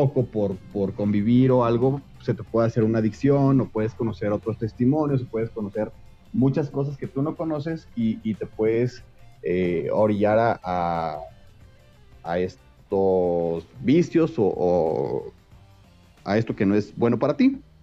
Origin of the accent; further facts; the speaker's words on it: Jalisco, Mexico; also born or lived in United States; regresé nuevamente a casa de mis papás a Jalisco, yo soy de Jalisco